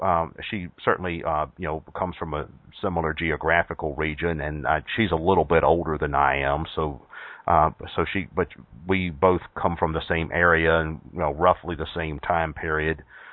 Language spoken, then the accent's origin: English; the South, United States; I grew up in the South in the 1970s and early 80s, and I certainly grew up in a very conservative environment by conventional standards.